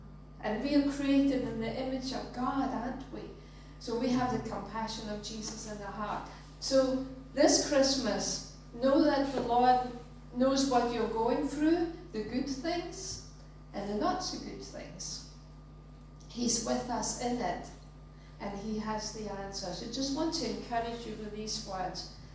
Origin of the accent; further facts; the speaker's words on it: Denmark; and I'm from Denmark, and I was living here